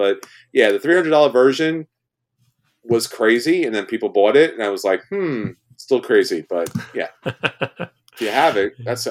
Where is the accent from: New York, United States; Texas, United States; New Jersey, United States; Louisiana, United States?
New York, United States